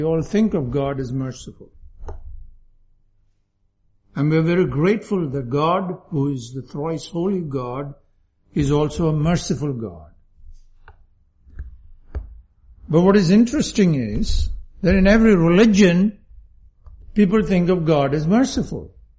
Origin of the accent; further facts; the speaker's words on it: India; as I grew up in India, you hear this all the time.